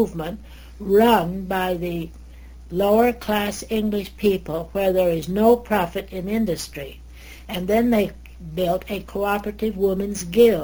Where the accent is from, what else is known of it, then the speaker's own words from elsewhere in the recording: United States; accent: American; they were just fascinated with my American voice and my bad accent.